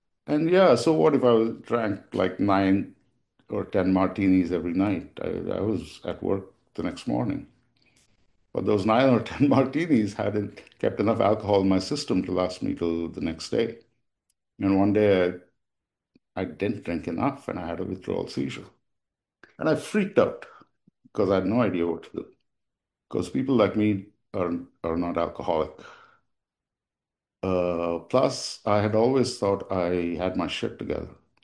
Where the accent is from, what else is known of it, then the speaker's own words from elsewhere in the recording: India; I grew up in India. And I basically it was a pretty happy childhood.